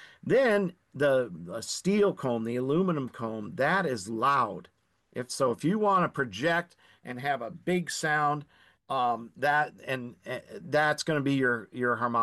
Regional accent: Marcellus, Michigan, United States; also born or lived in Indiana, United States; I grew up here in Marcellus, Michigan, this town where I live now, this house that I live in, that I'm sitting in right now when I'm talking to you.

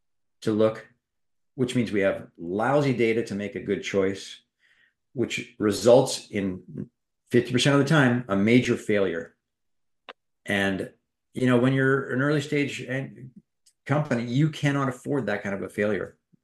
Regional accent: Canada; I'm from Canada and we have a very conveniently good immigration policy for tech workers

